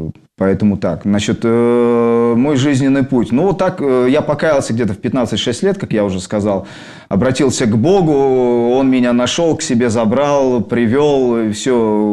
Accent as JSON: {"language": "Russian", "region": "Saint Petersburg", "country": "Russia", "tie": "born or raised there", "said": "Я родился в Ленинграде, здесь рос... Я местный житель, я русский."}